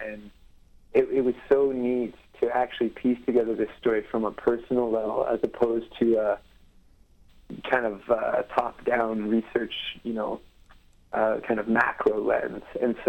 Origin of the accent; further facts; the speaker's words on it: Stouffville, Ontario, Canada; There's interest in Stouffville, Ontario, which is my hometown, at a theater there.